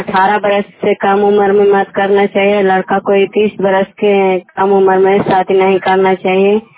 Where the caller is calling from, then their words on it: Jamuara, Bihar, India; मैं जमुआरा से बोल रही हूँ।